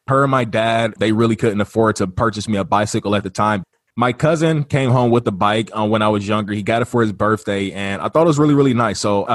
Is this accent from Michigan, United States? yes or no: yes; Detroit, Michigan, United States; Yeah, I grew up in Detroit. I was raised by women. I was raised by my mom, my grandma, and also my aunt. We lived on the same street.